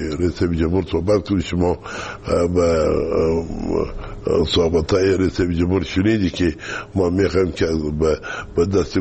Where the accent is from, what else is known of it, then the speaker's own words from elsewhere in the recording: Kandahar, Afghanistan; ما از کندهار هستیم.